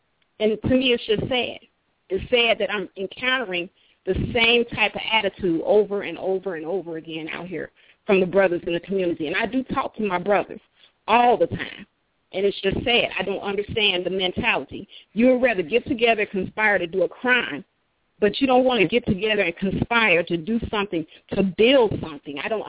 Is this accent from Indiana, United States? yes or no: yes; Gary, Indiana, United States; now in Carlisle, United States; I'm from Gary, but right now I'm in Carlisle, Pennsylvania.